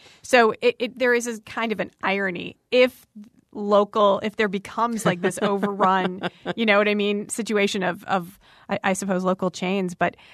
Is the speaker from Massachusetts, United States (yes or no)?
no; Shorewood, Wisconsin, United States; I grew up in Shorewood, and we had the Pig and Whistle.